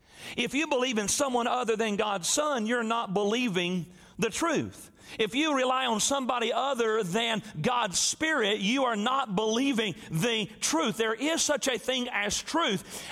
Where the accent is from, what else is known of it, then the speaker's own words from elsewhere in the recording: Tennessee, United States; I'm from West Tennessee. My zip code growing up was EIEIO. I was raised in the country, I mean out in the sticks in the middle of nowhere.